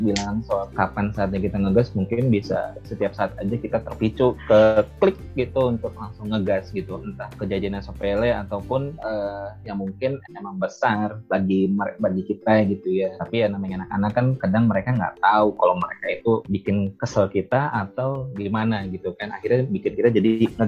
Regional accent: Bogor, West Java, Indonesia; So, aku dari Rangkul Bogor.

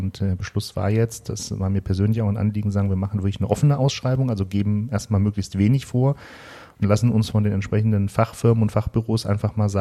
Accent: Frankfurt, Hesse, Germany; ich bin ja ein gebürtiger Frankfurter. Ich habe was für Apfelwein übrig und auch für normalen Wein.

